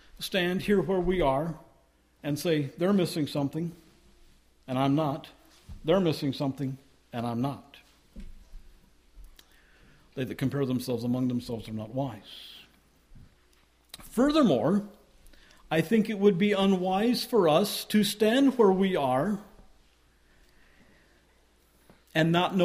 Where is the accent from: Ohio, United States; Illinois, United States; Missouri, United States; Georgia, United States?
Georgia, United States; also born or lived in Belize / Virginia Beach; I grew up in Georgia in a single church setting. And I moved to Belize and then to Virginia Beach.